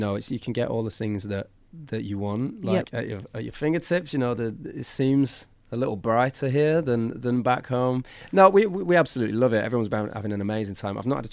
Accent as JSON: {"language": "English", "town": "Manchester", "region": "North West England", "country": "United Kingdom", "tie": "born or raised there", "said": "So I grew up in Manchester, in England"}